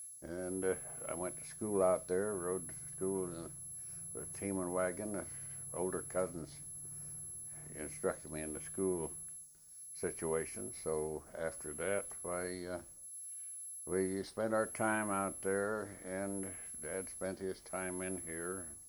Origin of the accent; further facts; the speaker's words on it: Dresden, Kansas, United States; born there; also born or lived in Wyoming; I was born in Dresden, Kansas. And we had several cyclones in that area, so we lived through three or four of them and decided to homestead in Wyoming.